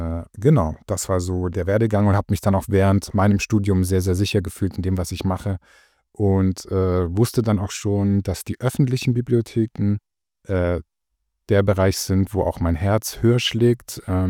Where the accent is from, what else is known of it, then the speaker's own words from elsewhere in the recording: Ulm, Baden-Württemberg, Germany; moved away as an adult; now in Berlin, Germany; Genau, ich bin vor 17 Jahren nach Berlin gezogen. Aus Süddeutschland komme ich, aus Ulm besser gesagt.